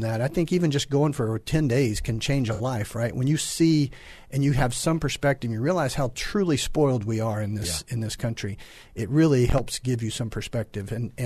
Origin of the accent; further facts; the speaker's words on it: North Carolina, United States; also born or lived in Virginia / Missouri; So, yeah, we grew up in North Carolina, then Southwest Virginia. Very, very, very, very, very, very, very, not enough berries, rural. And then in Southwest Missouri.